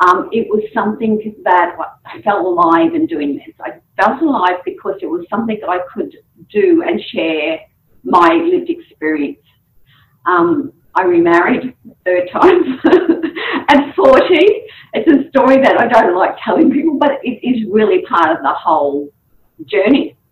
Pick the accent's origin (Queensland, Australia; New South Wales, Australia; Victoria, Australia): Queensland, Australia; born there; I was born in North Queensland.